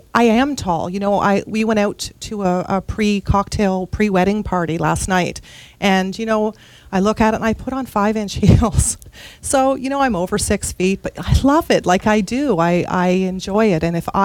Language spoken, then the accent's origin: English; Ottawa, Ontario, Canada; I was born and raised in Ottawa.